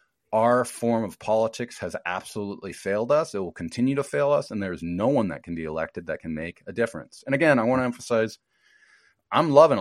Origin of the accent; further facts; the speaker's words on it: United States; for me personally as an American.